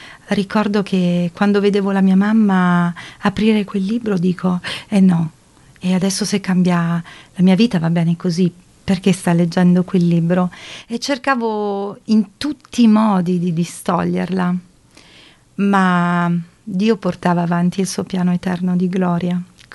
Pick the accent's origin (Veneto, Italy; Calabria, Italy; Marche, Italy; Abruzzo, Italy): Abruzzo, Italy; Vasto; now in Emilia-Romagna, Italy; Io sono abruzzese, arrivo da Vasto, in provincia di Chieti, e ho sposato un ragazzo piemontese, ma adesso mi trovo in Emilia.